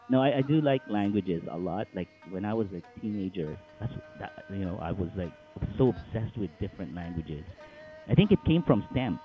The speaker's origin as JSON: {"language": "English", "country": "Philippines", "tie": "born there", "said": "I was born in the Philippines, and Philippines has a lot of Spanish influence, right?"}